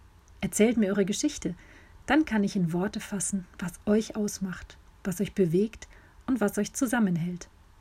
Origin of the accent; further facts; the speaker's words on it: Munich, Bavaria, Germany; 1982 geboren. Mit meinem Mann und unseren drei Kindern lebe ich in meiner Heimatstadt München.